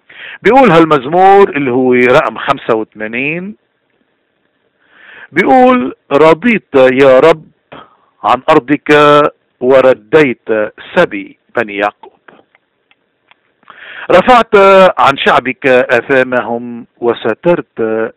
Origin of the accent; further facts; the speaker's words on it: Lebanon; نحن كلبنانيين عنا مشكلة كتير كبيرة اليوم